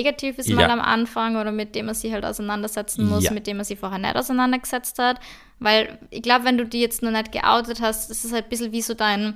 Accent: Austria; Also wir sind halt einfach in Österreich geboren, uns geht's gut, wir sind in gut situierten Familien aufgewachsen

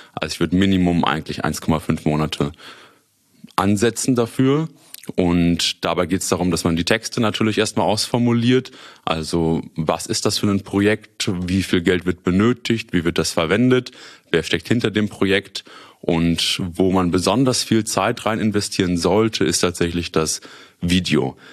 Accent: Münster, North Rhine-Westphalia, Germany; ich bin 27 Jahre alt, komme gebürtig aus Münster, habe hier auch damals Abitur gemacht und bin dann nach meinem Studium, nach meiner Schule nach Osnabrück für das Studium gegangen

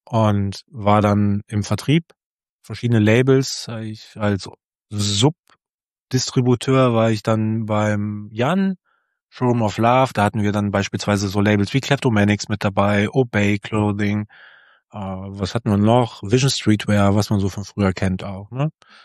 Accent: Solingen, North Rhine-Westphalia, Germany; now in Cologne, Germany; war damals in Solingen, wo ich groß geworden bin

